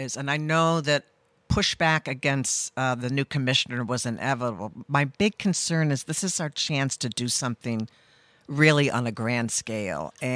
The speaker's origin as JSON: {"language": "English", "region": "Massachusetts", "country": "United States", "tie": "born or raised there", "moved": "as an adult", "lives_now": "Rhode Island, United States", "said": "No, I grew up on the Cape and went to college in Oregon, which is probably where I got most of my politics"}